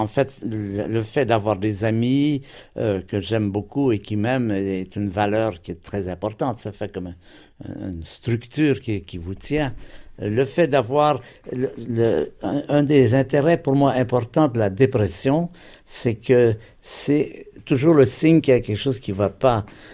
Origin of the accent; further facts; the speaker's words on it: Montreal, Quebec, Canada; born there; Alors, je suis né à Montréal, au Canada, dans une période de très grande crise. C'était dans les années de la Grande Dépression, en 1932.